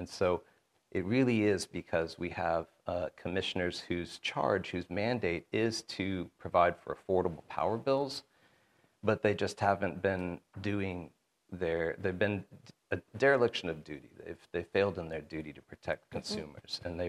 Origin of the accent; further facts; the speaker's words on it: Chattanooga, Tennessee, United States; So I was raised just outside of Georgia in Chattanooga, went to the University of Memphis.